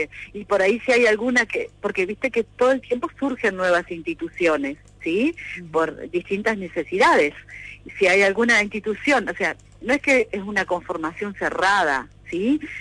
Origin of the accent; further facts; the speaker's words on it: Argentina; somos argentinos